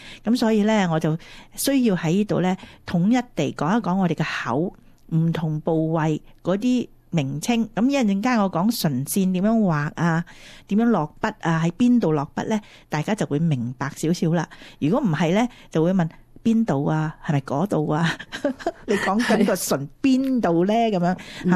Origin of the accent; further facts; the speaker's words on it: China; 通常呢个习惯咧系西人嗰度多，我哋中国人咧就比较少啲